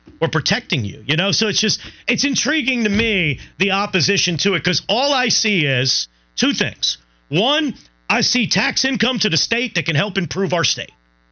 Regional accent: Pennsylvania, United States; I'm not that proud of Pennsylvania as my home state, but I'm not from Ohio.

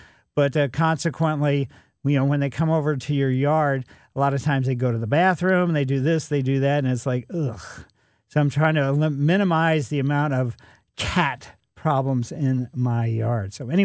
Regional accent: Ellisville, Missouri, United States; It's a little bit further east than I grew up in Ellisville.

